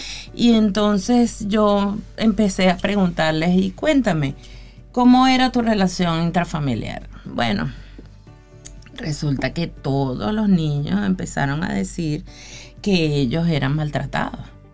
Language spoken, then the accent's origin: Spanish; Venezuela; Yo soy de Venezuela, por eso digo que...